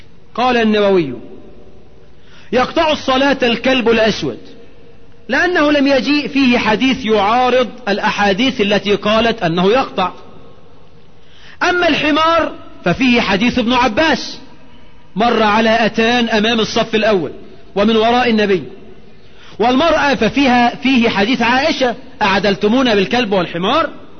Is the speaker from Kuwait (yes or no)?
no; Egypt; ودي مش عيب، بس عندنا في مصر عيب